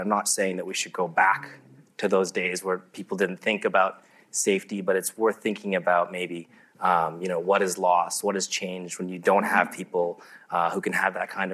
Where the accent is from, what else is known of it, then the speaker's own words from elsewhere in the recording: Canada; I grew up in Canada.